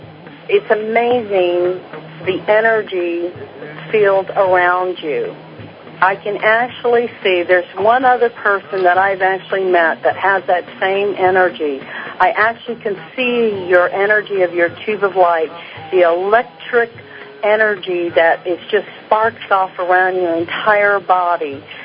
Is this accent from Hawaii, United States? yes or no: yes; Hawaii, United States; I realize, as a Hawaiian myself, what a real honor and a privilege it is